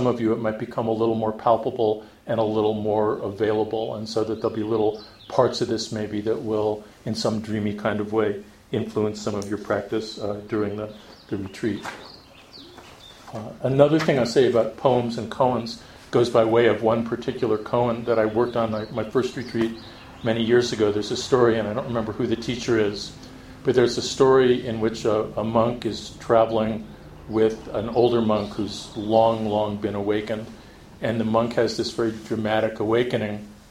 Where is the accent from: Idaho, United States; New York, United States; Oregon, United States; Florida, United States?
New York, United States; That's hard for me because I'm from New York